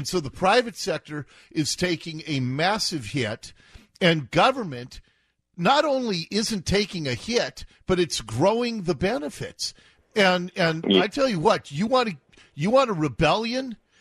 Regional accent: Ballard, Washington, United States; When I grew up in Ballard, May 17th was Norwegian Independence Day, and there would be an evening parade

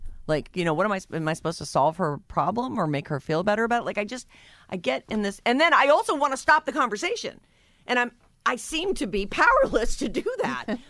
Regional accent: East Coast, United States; we find out we're both from the East Coast or whatever.

